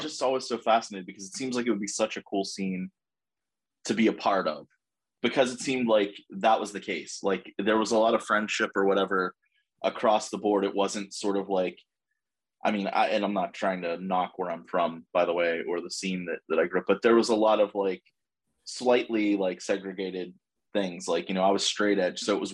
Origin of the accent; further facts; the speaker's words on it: Pittsburgh, Pennsylvania, United States; I mean, if from where I'm from, you know, I'm from Pittsburgh